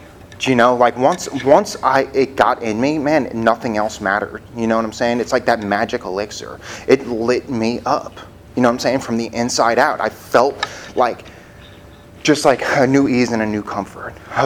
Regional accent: Smithtown, New York, United States; Here's I'm from New York. I'm born and raised in Long Island in Smithtown. You know, it's like a nice neighborhood.

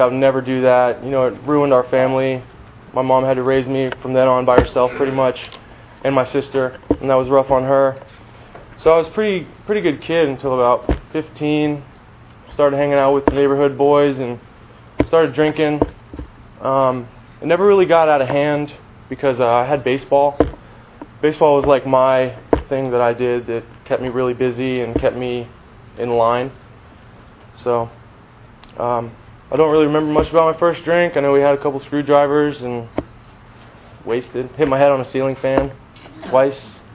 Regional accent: Tampa, Florida, United States; See, I grew up in Tampa, born and raised in, like, Theodota Sassa, North Tampa area.

